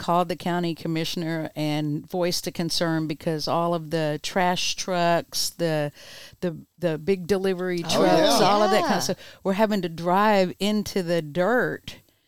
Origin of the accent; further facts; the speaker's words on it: Texas, United States; Okay, we're from Texas.